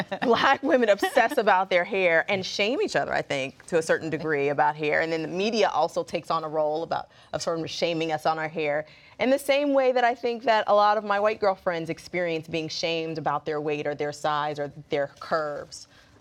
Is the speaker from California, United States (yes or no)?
yes; California, United States; I was from California. I had a mother who was a grandmother who was a librarian. I spoke the King's English.